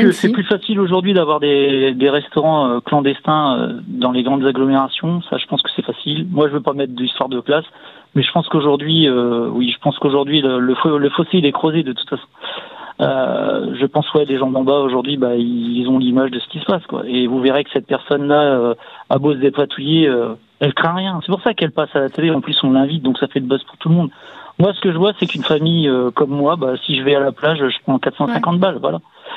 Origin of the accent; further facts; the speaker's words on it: France; moi, je suis un petit français